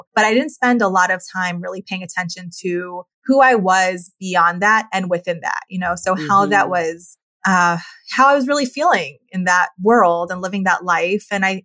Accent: New York, United States; also born or lived in Colorado; I was raised in New York, born in Colorado, but we moved when I was young, youngest of five children.

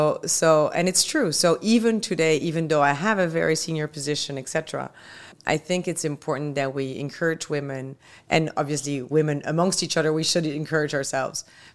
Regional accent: Belgium; I come from Belgium, as we started off, tiny country.

